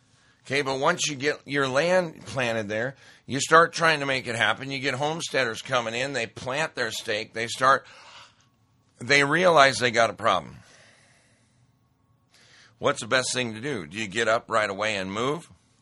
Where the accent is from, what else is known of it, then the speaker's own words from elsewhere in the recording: Montana, United States; I grew up in Montana. We have saline seep.